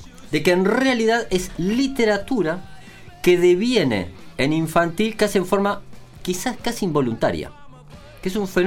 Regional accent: Flores, Uruguay; Yo soy del interior rural.

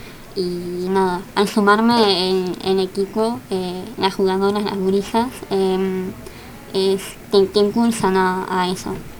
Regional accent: Melo, Cerro Largo, Uruguay; Bueno, yo soy de Melo, de Cerro Largo.

